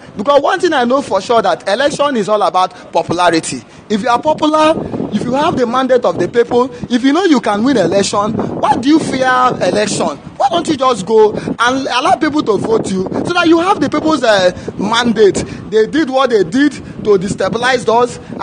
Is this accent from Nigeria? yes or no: yes; Ebeda, Nigeria; I'm from Ebeda Ward 11.